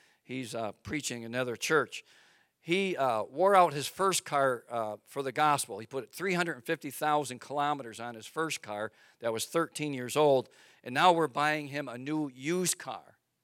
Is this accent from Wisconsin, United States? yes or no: yes; Wisconsin, United States; You know, I told you I'm from Wisconsin. Wisconsin's America's Dairyland. We have more cows in Wisconsin than we do people.